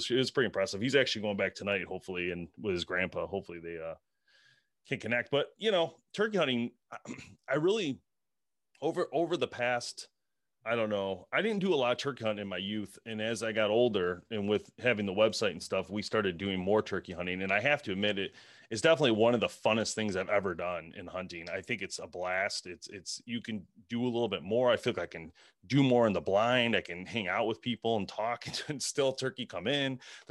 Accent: Michigan, United States; Yeah, because we're from Michigan, so everything here has been, it's always pretty cool here.

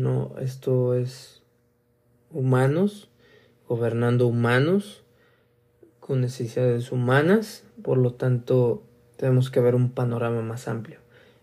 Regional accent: Mexico; ¿Qué podemos hacer como mexicanos?

